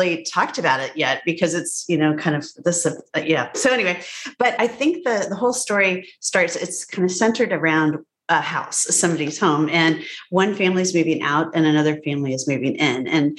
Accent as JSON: {"language": "English", "region": "Illinois", "country": "United States", "tie": "born there", "said": "But I grew up all over the place. My dad was a professor. And so I was born in married student housing at Northwestern, where he got his PhD"}